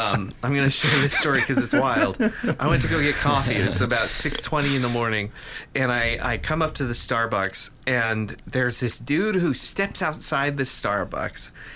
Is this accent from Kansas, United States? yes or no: yes; Kansas, United States; Government Day growing up in Kansas when I was in high school, I went to Government Day and they took me to the county jail